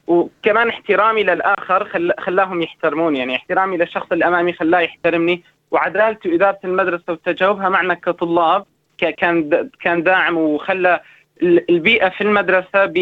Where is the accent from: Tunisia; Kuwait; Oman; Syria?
Syria; also born or lived in Egypt; now in Sydney, Australia; أنا طلعت من سوريا بداية 2013، كانت عز الحرب، وتوجهنا إلى مصر.